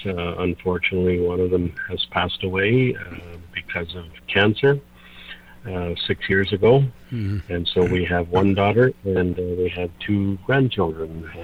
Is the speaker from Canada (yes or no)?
yes; British Columbia, Canada; born there; Well, I was born in British Columbia, born to a Christian family, grew up loving the Lord, knowing the Lord, went to a Christian school.